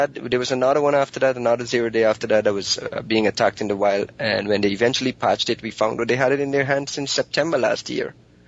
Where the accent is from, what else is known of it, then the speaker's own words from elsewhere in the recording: England, United Kingdom; I'm originally from England, but I'm currently living in.